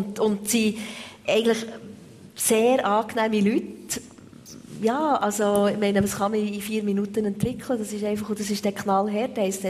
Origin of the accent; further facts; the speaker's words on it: Switzerland; mit Schocke und Sackmesser kommt man also immer noch gut durch die Welt als Schweizer